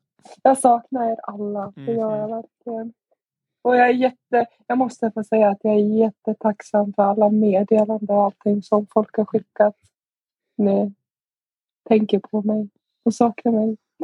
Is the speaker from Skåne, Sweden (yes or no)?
no; Gävle, Gävleborg County, Sweden; Jag är från Gävle.